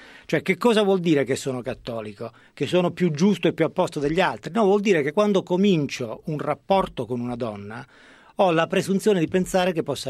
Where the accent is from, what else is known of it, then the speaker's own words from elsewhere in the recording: San Giovanni Rotondo, Apulia, Italy; born there; now in Milan, Italy; Sono nato a San Giovanni Rotondo, sono immigrato a Milano tanti anni fa e sono un tutt'uno con il profilo della periferia milanese.